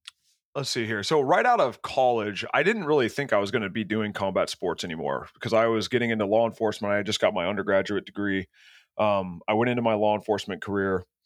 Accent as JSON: {"language": "English", "region": "Alaska", "country": "United States", "tie": "born or raised there", "also_born_or_lived": "Florida", "moved": "yes", "said": "I was born and raised in Alaska and bullied a lot, and then got forced to move to Florida."}